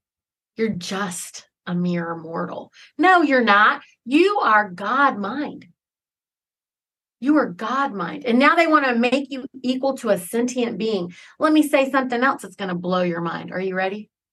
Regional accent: Charlotte, North Carolina, United States; Let me just tell y'all, I'm Indian. I grew up in, you know, Charlotte, North Carolina. I was surrounded by Southern Baptists, Catholics, I mean, whatever, everybody.

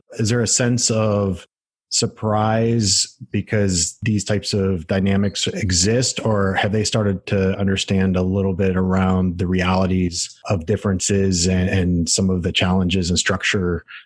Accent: Pennsylvania, United States; I'm from Western Pennsylvania, the smallest town you could imagine.

